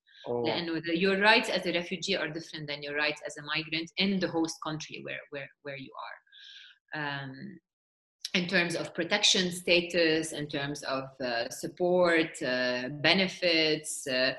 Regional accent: Lebanon; it's scary إنه أنت تضطر كلبناني بكرة تهاجر لأنه عم بتموت من الجوع أو إنه بلدك منهار اقتصادياً

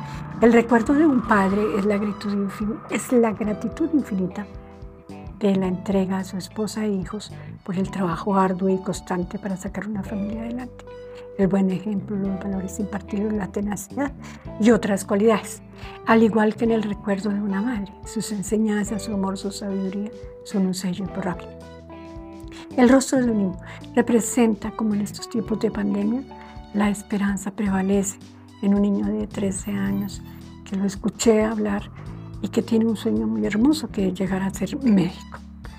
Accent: Colombia; surgen a raíz de unas estadísticas que presentan en mi país acerca de los suicidios ocurridos en Colombia.

